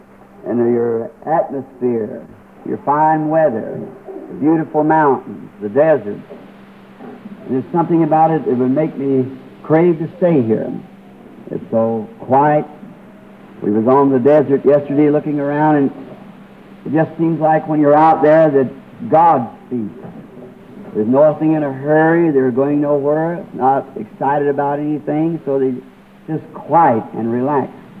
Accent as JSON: {"language": "English", "country": "Ireland", "said": "and I was there as an Irishman."}